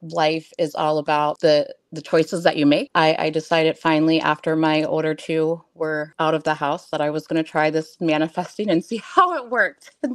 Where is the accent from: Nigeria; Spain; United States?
United States; West Olive, Michigan; from West Olive, Michigan.